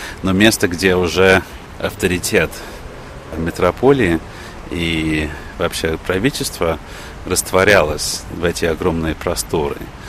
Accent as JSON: {"language": "Russian", "region": "England", "country": "United Kingdom", "tie": "born or raised there", "second_language": "Russian", "moved": "yes", "lives_now": "Russia", "said": "я родился и вырос в Англии, но всю свою карьеру пишу в России."}